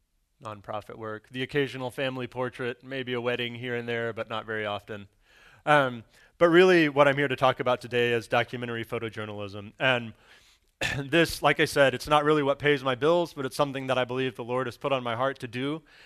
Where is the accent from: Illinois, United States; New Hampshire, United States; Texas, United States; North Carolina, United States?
Texas, United States; Dallas; I was born here in Dallas, actually about a couple hundred yards from this building in Baylor Hospital. I grew up here. I went to Trinity Christian Academy up in Addison.